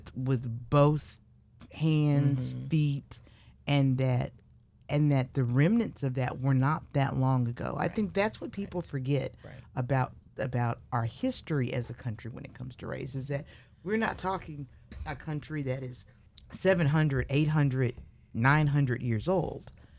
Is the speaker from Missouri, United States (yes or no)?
yes; Kansas City, Missouri, United States; I'm from Kansas City.